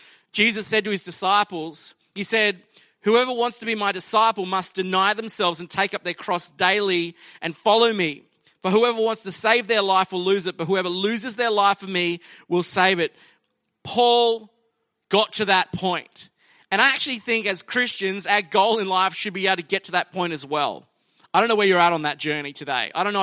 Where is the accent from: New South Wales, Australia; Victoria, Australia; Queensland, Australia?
Queensland, Australia; Toowoomba; I grew up in Toowoomba, and so every Easter for pretty much my entire childhood revolved around a big music festival called Easter Fest. And my parents, our family, we lived just around the corner from it.